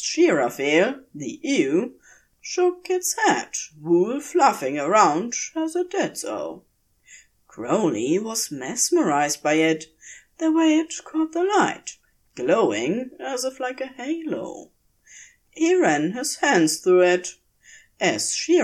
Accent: Wales, United Kingdom; It's okay. I can write this. I'm Welsh.

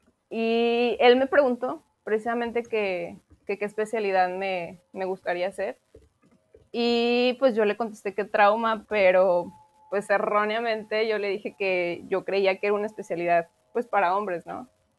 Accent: Aguascalientes, Mexico; yo soy de Aguascalientes

